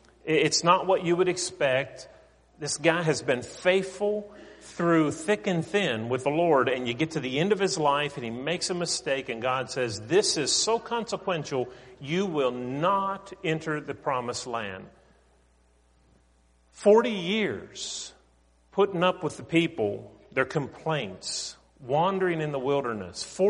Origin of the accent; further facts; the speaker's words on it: Pennsylvania, United States; I grew up in the North and you know, living 25 miles from Pittsburgh.